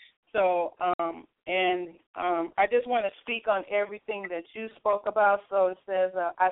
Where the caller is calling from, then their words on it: West Coast, United States; And I am actually calling from the West Coast, and I want to tell you that I love Florida.